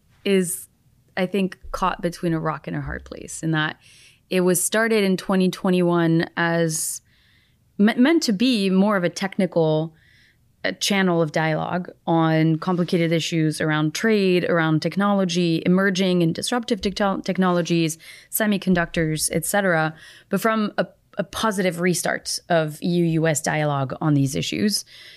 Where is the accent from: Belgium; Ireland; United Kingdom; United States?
Belgium; in Leuven, in my home country of Belgium